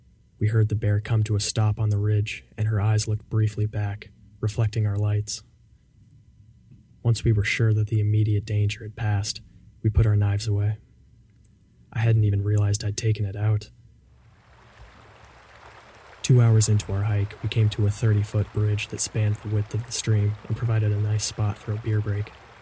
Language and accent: English; Fredericksburg, Virginia, United States; moved away; It was October, and I was visiting Fredericksburg, Virginia, my hometown.